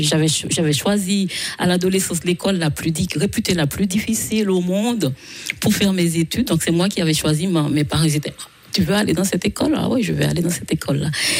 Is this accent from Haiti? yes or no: yes; Haiti; Oui, c'est vrai que j'ai grandi en Haïti et j'en suis très fière.